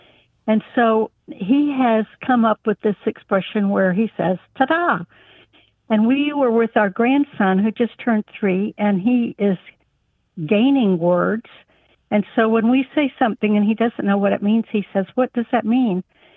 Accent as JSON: {"language": "English", "town": "Jacksonville", "region": "Florida", "country": "United States", "said": "I'm from Jacksonville, Florida."}